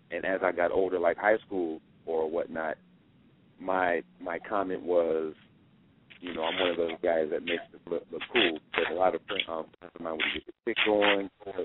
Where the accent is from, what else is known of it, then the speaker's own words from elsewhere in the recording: Houston, Texas, United States; also born or lived in Ohio; I grew up in Houston in the South, and it was funny because I came from Ohio, and my taste just bounced all around.